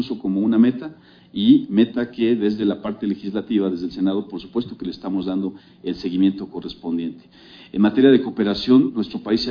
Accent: Morelos, Mexico; Se han beneficiado aguacateros de Morelos, de mi tierra, así como de Michoacán.

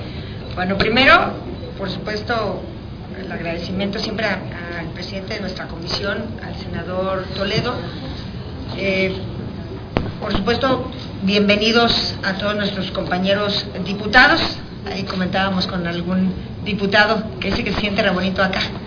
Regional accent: Querétaro, Mexico; Yo soy de Querétaro

